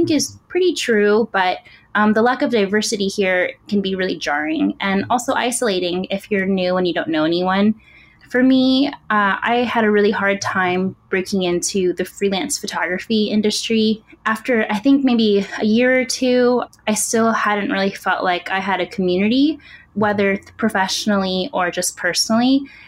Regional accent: California, United States; now in Portland, United States; I'm a photographer freelance. I'm from California, from the Bay Area. I've been living up here in Portland for about 5 years now.

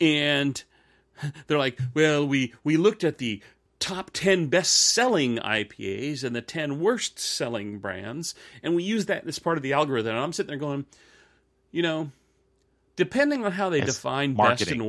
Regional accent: Germany; So growing up in Germany, my grandfather used to say that it takes 7 minutes to pour a Pils, right?

